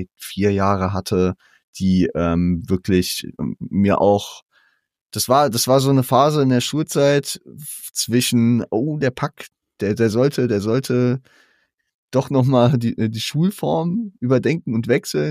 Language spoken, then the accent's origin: German; Hesse, Germany; Ey, ich als Hesse sag da natürlich, ich hätte meinen heimischen Dialekt hätte ich natürlich gerne auf der 1 gehabt.